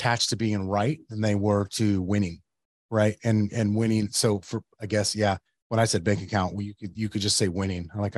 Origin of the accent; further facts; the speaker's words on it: Yuma, Arizona, United States; now in Phoenix, United States; I remember one time, I grew up in Yuma and we're up here.